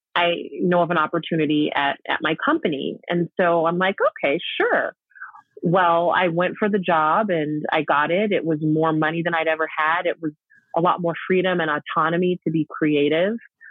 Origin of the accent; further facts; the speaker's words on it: Denver, Colorado, United States; Yeah. I grew up in Denver in Park Hill.